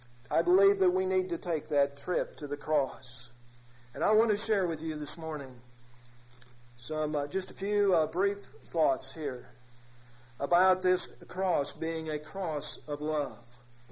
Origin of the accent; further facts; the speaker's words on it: Illinois, United States; I grew up in Illinois